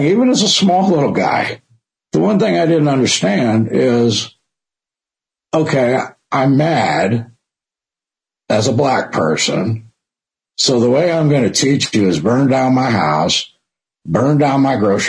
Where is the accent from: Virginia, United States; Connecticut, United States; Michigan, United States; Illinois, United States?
Michigan, United States; I grew up in Detroit in the late 60s, just south of Detroit.